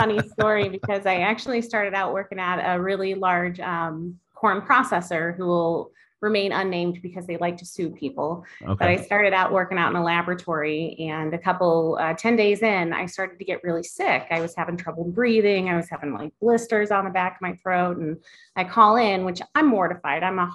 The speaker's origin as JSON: {"language": "English", "town": "Forestdale", "region": "Missouri", "country": "United States", "tie": "born or raised there", "said": "I grew up in Forestdale, Missouri, oldest of 6 kids."}